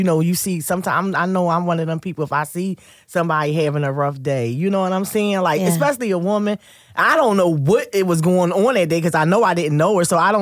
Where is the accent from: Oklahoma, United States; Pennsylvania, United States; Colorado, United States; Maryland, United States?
Pennsylvania, United States; Philadelphia; And I'm from South Philly.